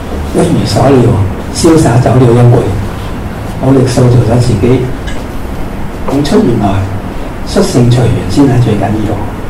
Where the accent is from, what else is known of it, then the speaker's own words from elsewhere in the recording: Sham Shui Po, Hong Kong; born there; 我家里呢一点钱都没有的，我爸爸是一个低级的公务员，我在深水埗出世，深水埗今天是十八区最穷的一区，